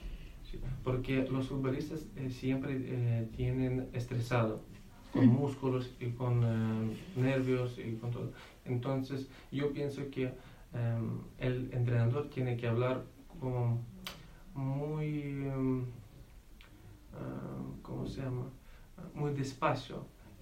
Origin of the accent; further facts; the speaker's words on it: Donetsk, Donetsk Oblast, Ukraine; now in Spain; Donetsk. No es capital. Uh-huh. Pero es, ahora mismo hay guerra, por eso estoy aquí